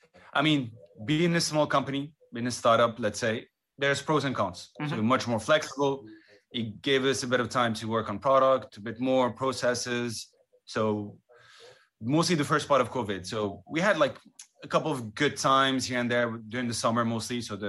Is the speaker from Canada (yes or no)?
yes; Montreal, Quebec, Canada; now in London, United Kingdom; I grew up in Montreal, moved to London 2008-09